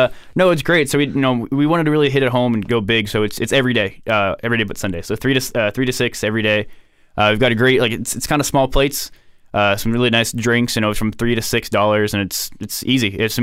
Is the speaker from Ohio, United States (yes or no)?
yes; Cincinnati, Ohio, United States; also born or lived in Florida / Texas; Originally from Cincinnati, Ohio.